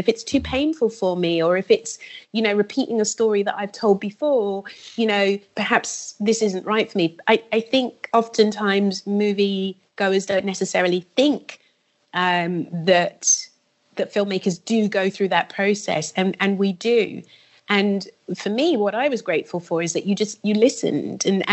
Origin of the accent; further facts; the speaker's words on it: London, United Kingdom; we didn't grow up in America, we grew up in the UK and we grew up in South London.